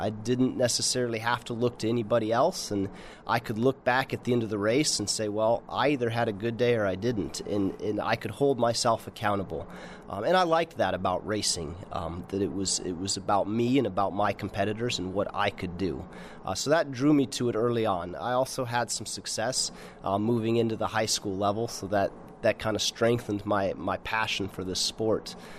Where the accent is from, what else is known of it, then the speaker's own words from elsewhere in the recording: Ramstein, Rhineland-Palatinate, Germany; growing up in Ramstein was a cool experience